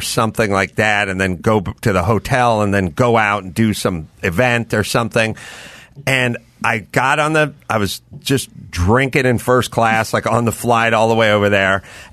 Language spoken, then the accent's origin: English; North Hollywood, California, United States; I'm from North Hollywood. There's no panic attacks.